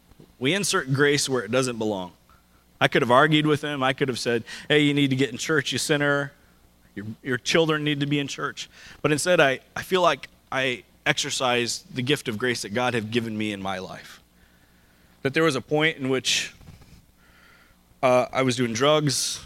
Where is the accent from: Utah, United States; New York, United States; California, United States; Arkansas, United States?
Arkansas, United States; By the way, I'm a pastor, and I'm from Arkansas.